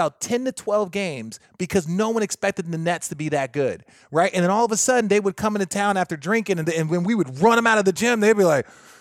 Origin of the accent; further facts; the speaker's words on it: Phoenix, Arizona, United States; Like, I'm from Phoenix. Great town to go out in.